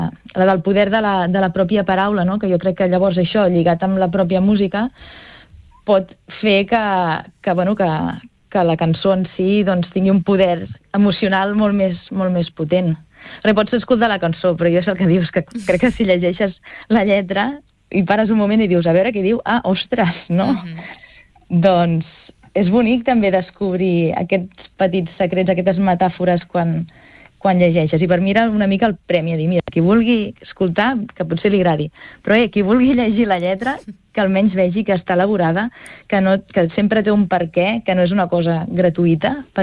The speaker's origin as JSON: {"language": "Catalan", "town": "Tarragona", "region": "Catalonia", "country": "Spain", "said": "jo al final sóc de Tarragona"}